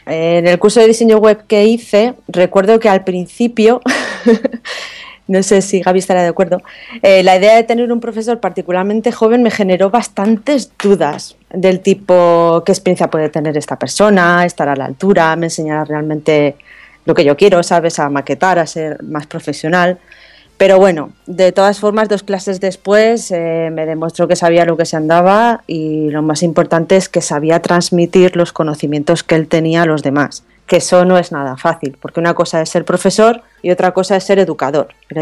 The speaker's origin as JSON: {"language": "Spanish", "town": "Zaragoza", "region": "Aragon", "country": "Spain", "tie": "born or raised there", "said": "También he opositado para ser profesora en Zaragoza, que es mi ciudad natal"}